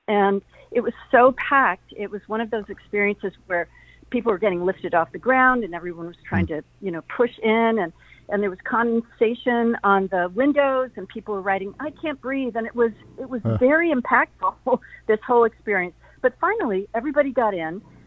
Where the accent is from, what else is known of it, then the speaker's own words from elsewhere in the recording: Holland, Michigan, United States; Well, I grew up in Holland, Michigan, and which is a very conservative area.